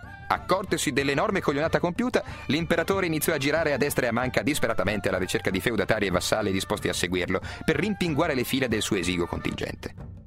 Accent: Cremona, Lombardy, Italy; era capeggiata dal mio grande compatriota cremonese Anselmo da Dovara

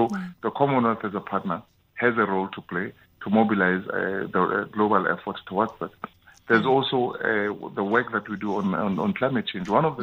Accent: Lesotho; I mean, I come from Lesotho. We never used to have snow in November.

